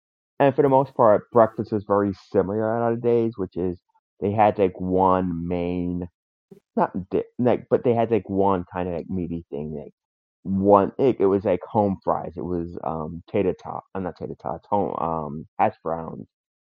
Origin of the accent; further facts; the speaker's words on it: New York City, New York, United States; I think growing up in New York City and just having, like, Broadway people wanting to perform.